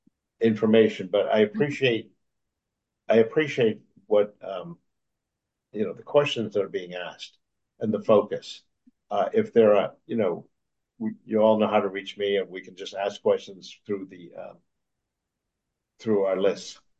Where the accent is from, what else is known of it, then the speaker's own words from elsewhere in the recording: Maryland, United States; I'm from Montgomery County, so I don't have the credibility to speak for Prince George's County